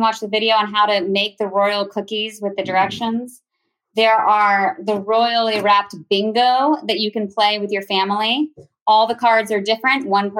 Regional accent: Virginia, United States; I am now a mom of 4 and I am from Virginia.

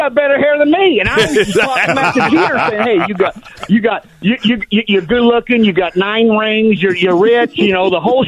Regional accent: Los Angeles, California, United States; I wanted to play for the Los Angeles Dodgers as a kid growing up in Los Angeles.

